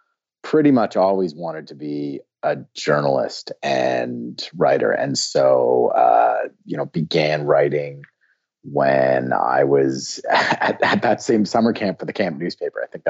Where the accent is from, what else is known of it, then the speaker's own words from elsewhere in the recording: Canada; when I first got down there, because I'm from Canada.